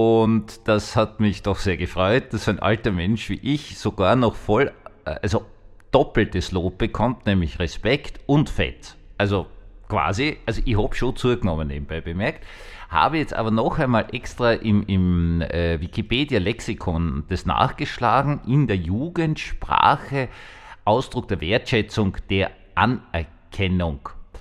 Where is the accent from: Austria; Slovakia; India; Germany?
Germany; Baden-Württemberg; Ich bin Schwabe